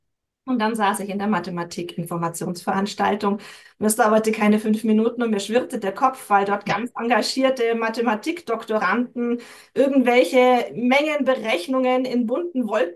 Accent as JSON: {"language": "German", "town": "Bamberg", "region": "Bavaria", "country": "Germany", "tie": "born or raised there", "said": "Also ich wohne südlich von München, bin aber in Oberfranken in Bamberg aufgewachsen"}